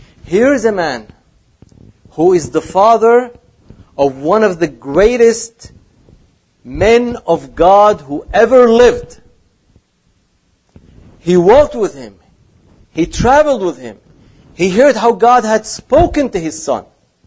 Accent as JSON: {"language": "English", "country": "Syria", "tie": "born or raised there", "said": "as I was growing up in Syria, many people who had left and come back"}